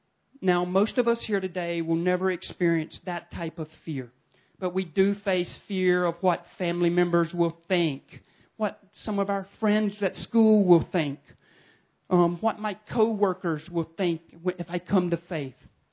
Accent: the South, United States; I'll give you one example from my home country of America. I live in the southern part of the United States, and it's known as the Bible Belt.

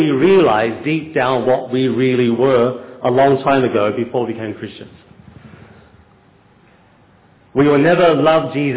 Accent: Australia; I come from Australia.

